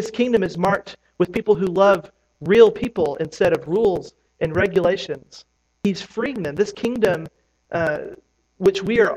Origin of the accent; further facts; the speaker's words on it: Tennessee, United States; now in Kentucky, United States; I recently got a Kentucky driver's license, which is, I'm from Tennessee. I moved up here a year and a half ago